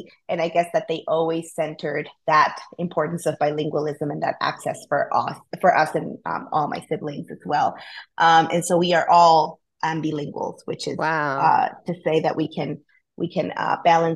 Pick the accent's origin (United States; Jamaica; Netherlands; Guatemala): Guatemala; Guatemala City, Guatemala Department; I grew up in Guatemala City, and the primary language in Guatemala is Spanish. And I went to a bilingual school growing up, which is a private bilingual school, which is quite a privilege for somebody coming from Guatemala.